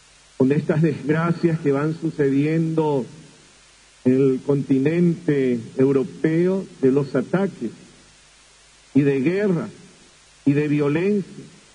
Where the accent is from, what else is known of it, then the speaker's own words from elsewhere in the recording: Paraguay; como pueblo paraguayo también tenemos que nosotros trabajar y esmerarnos en ayudar a cada hermano